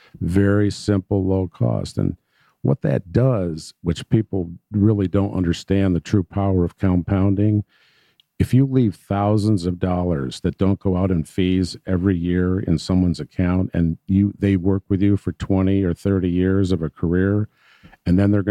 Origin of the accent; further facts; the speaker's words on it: Binghamton, New York, United States; IBM, Coke, and GE were all in the town that I grew up in Binghamton.